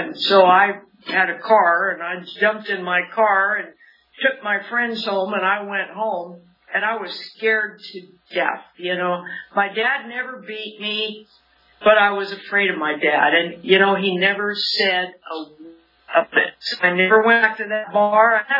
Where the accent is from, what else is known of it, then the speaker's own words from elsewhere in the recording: Springville, United States; I was raised in Springville, and I currently live in Springville